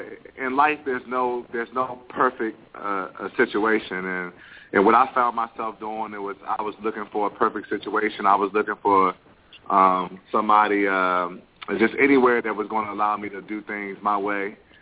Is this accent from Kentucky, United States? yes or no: no; Alexandria, Virginia, United States; Oh, well, I grew up in Alexandria, Virginia. That's where I'm from. That's where my mother's from. My father's from D.C.